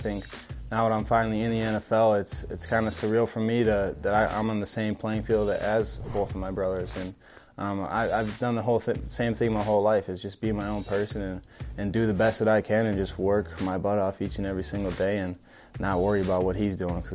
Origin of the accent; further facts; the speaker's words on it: Pewaukee, Wisconsin, United States; I was in Pewaukee, Wisconsin, my hometown, in my basement.